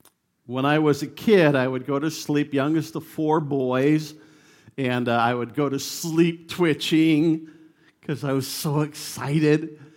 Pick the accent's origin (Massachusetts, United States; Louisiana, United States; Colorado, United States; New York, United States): New York, United States; Batavia; I grew up near Batavia, New York